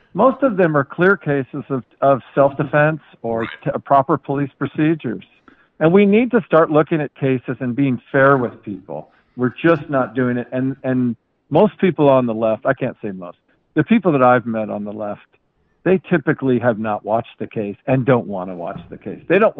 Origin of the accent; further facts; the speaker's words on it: San Francisco, California, United States; born there; I was born in San Francisco, but I don't live there.